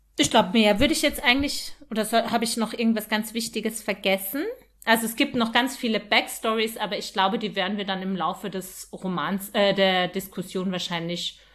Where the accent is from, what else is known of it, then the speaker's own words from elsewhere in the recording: Austria; Bei uns in Österreich sagt man nicht Welpen. Der Welpe, sondern das Welpen.